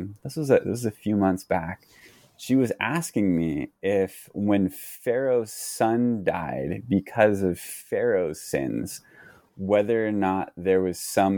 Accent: California, United States; Yeah, so I'm from the East Bay area here in California.

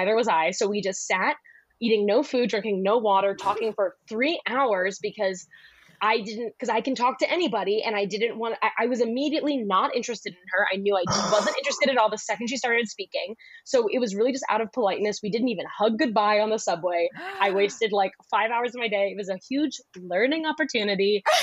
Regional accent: Philadelphia, Pennsylvania, United States; I'm from Philly. So it's very like, if you don't give a fuck about me, why should I give a fuck about you?

